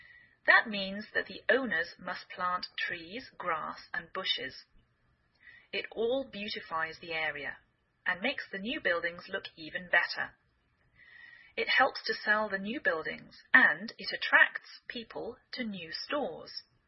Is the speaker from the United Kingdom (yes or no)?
yes; England, United Kingdom; now in United States